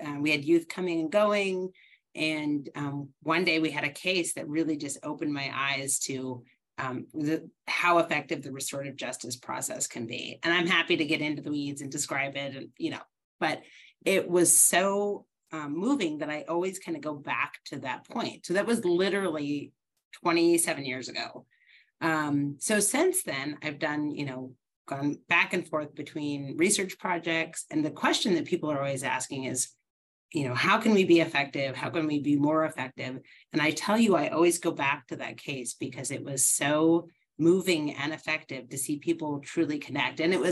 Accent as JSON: {"language": "English", "region": "Alaska", "country": "United States", "lives_now": "Nebraska, United States", "said": "I am based in Nebraska right now. I'm originally from Alaska, so I always have this kind of yearning for mountains and water that doesn't always get fulfilled here."}